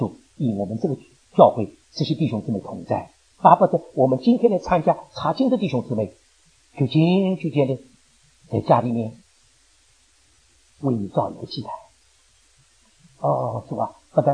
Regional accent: Shanghai, China; 我上海人说我很识相

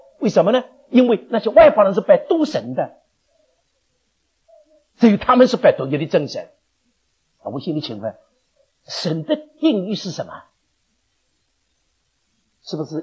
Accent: China; 那尤其是像我们从大陆来的啊

